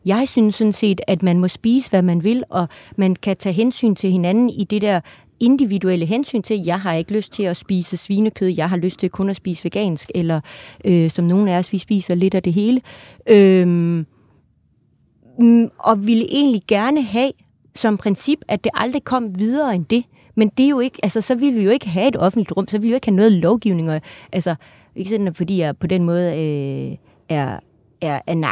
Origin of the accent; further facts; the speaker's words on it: Jutland, Denmark; Nok særligt på Nørrebro, mere end Jylland, hvor jeg kommer fra